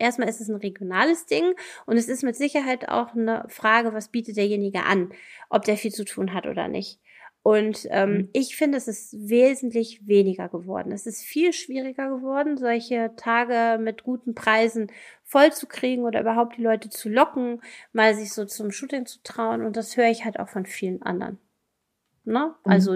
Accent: Solingen, North Rhine-Westphalia, Germany; ich komme ja aus Solingen in NRW

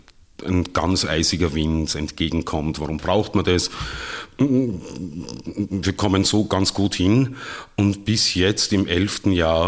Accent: Upper Austria, Austria; wo man geprägt wird, so wie ich im Innviertel, also ich komme ja eigentlich aus dem Innviertel, wo dann vier alte Männer zusammensitzen und gemeinsam singen und weit weg von den großen Opernbühnen

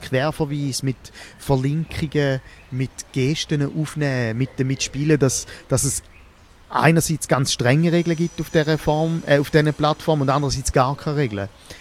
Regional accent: Switzerland; Dort gibt es nicht so eine Kleinkunstszene wie, wie bei uns in der Schweiz oder im deutschsprachigen Raum.

